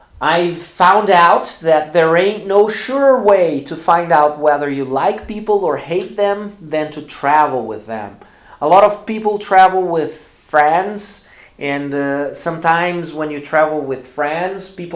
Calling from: Porto Alegre, Rio Grande do Sul, Brazil

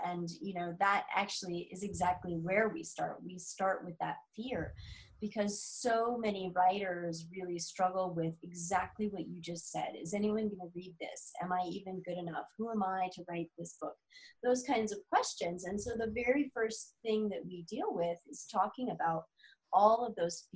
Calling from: Colorado, United States; I'm in Colorado at the moment.

